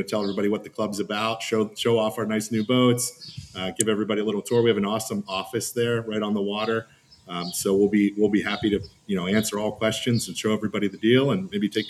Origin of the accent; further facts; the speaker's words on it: Pennsylvania, United States; I'm from Central PA, so a lot of them live in Pittsburgh.